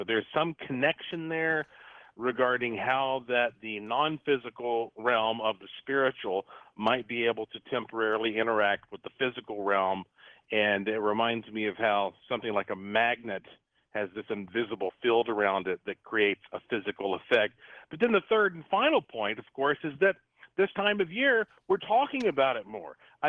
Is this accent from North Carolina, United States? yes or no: yes; Asheville, North Carolina, United States; And growing up in Western North Carolina, especially in Asheville, when the leaves are splashed with color and everybody's becoming very festive